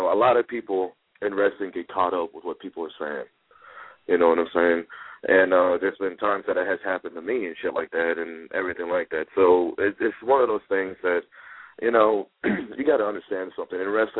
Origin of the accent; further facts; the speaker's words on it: San Diego, California, United States; and then I'm from San Diego.